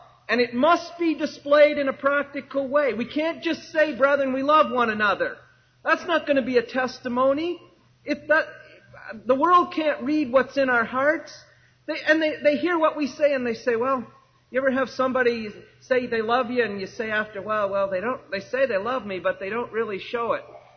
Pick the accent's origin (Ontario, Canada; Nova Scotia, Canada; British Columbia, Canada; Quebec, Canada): Ontario, Canada; Smiths Falls; If somebody looks on in Smiths Falls, my hometown, and they look at believers in Smiths Falls